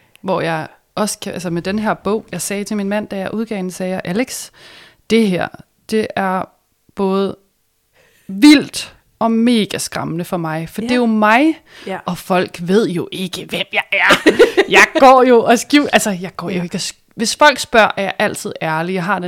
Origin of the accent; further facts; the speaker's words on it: Sorø, Zealand, Denmark; Sorø Bibliotek, som er der, hvor jeg kommer fra.